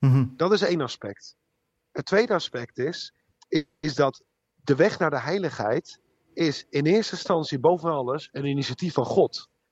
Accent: Rotterdam, South Holland, Netherlands; now in Amsterdam, Netherlands; Ik woon in Amsterdam. Ik kom oorspronkelijk uit Rotterdam, ben ook half Spaans, half Nederlands. Mijn moeder komt uit Spanje, mijn vader uit Nederland.

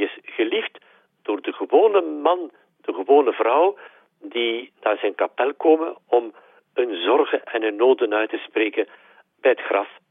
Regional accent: Temse, East Flanders, Belgium; omdat ik afkomstig ben van Temse.

